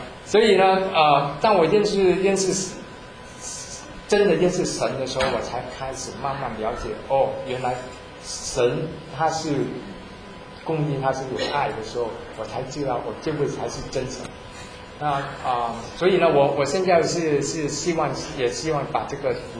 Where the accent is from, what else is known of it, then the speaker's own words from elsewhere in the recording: Vietnam; 我虽然是生长在一个乱战的时间，是从越南来，是越战的时候我生长的